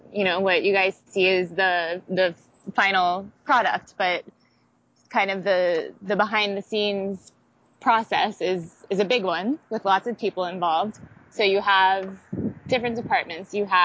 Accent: Miami, Florida, United States; I work at an ad agency in Miami, my hometown

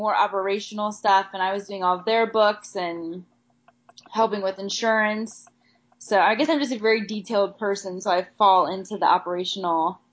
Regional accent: Ohio, United States; now in Pittsburgh, United States; So in 2009, I ended up moving to Pittsburgh.

